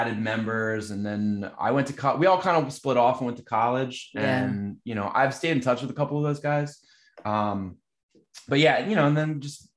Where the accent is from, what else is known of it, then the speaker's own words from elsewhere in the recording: Pennsylvania, United States; I mean, I grew up in Bucks County and I moved to Philly in 2000.